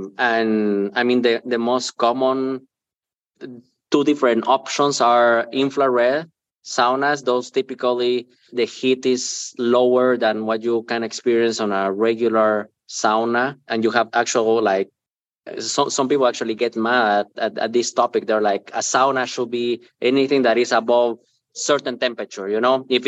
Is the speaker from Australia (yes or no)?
no; Guatemala; now in Minnesota, United States; I'm a Latin guy. I'm from Guatemala. I live in Minnesota.